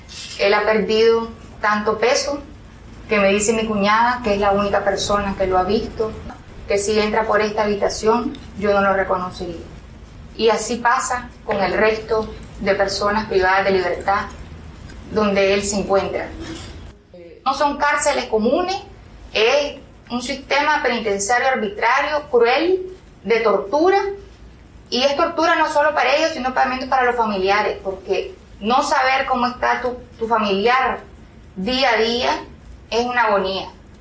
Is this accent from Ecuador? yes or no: no; Nicaragua; lo que estamos sufriendo como nicaragüenses